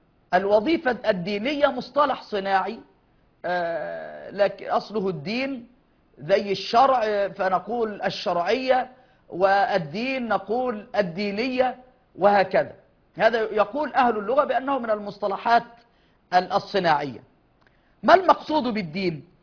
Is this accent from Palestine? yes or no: no; Egypt